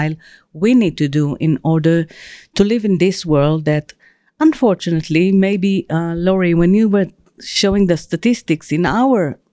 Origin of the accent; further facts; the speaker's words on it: Israel; I'm from Israel, one of the smallest countries, I think, in the world.